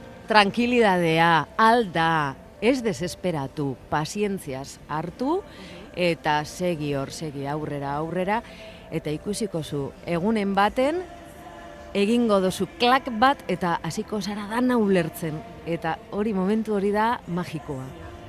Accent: Basque Country, Spain; en caso de mi ama es navarra, hace mucho más tiempo, ¿no? Pero bueno, yo decido estudiar euskera porque soy de Euskal Herria, soy de aquí

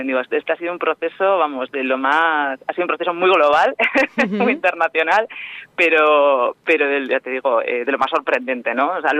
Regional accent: Eibar, Basque Country, Spain; Y bueno, yo soy de Eibar, en realidad.

